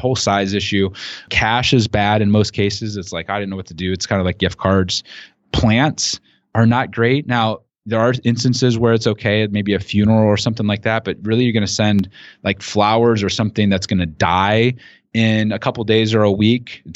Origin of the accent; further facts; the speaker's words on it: Midwest, United States; based upon where I grew up in the Midwest here